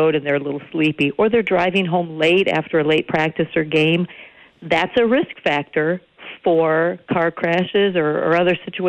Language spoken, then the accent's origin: English; Stevens Point, Wisconsin, United States; I grew up in Stevens Point. There's a lot of farmland around it